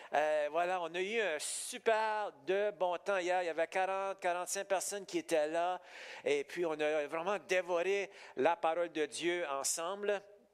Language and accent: French; Edmundston, New Brunswick, Canada; puis je suis originaire d'Edmundston, vous connaissez ça? Pas trop loin d'ici, j'ai grandi dans cette région-là